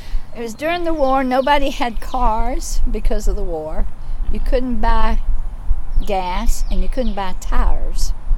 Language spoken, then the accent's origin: English; Spring Hill, United States; I grew up in Spring Hill, which was not in the city limits. We were considered country folks.